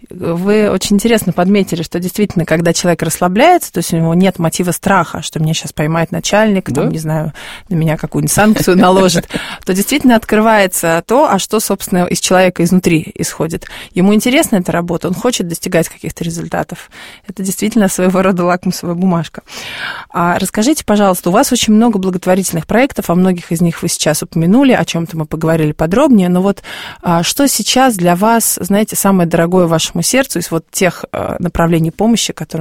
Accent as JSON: {"language": "Russian", "town": "Chernogolovka", "region": "Moscow Oblast", "country": "Russia", "tie": "born or raised there", "said": "а я как раз родом из Черноголовки и провела там все детство, юность."}